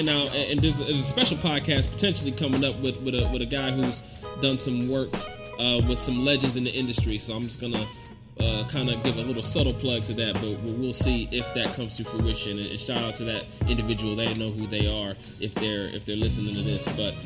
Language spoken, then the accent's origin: English; Cleveland, Ohio, United States; We're coming live and direct from Cleveland, Ohio, my hometown, and my cousin Vince's hometown.